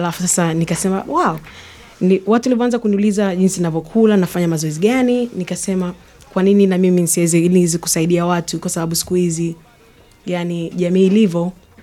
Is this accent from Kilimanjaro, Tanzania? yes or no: yes; Moshi, Kilimanjaro, Tanzania; now in Perth, Australia; mamangu ni Mnyarwanda, babangu Mtanzania, lakini nimezaliwa na nililelewa Tanzania. Nimekuja hapa Australia 12 years ago. Tukahamia Perth.